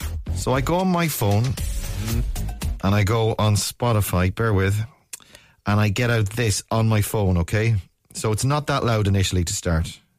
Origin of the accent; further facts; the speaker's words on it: Ireland; And, like, the Germans get a bad rap, but it was like... Because I'm Irish.